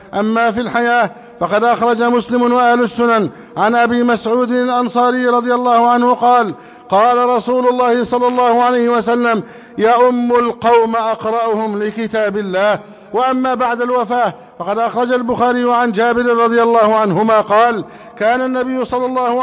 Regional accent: Egypt

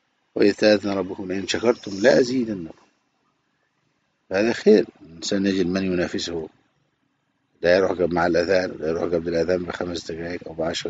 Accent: Egypt; يعني هذه صارت ظاهرة عندنا في مصر خاصة

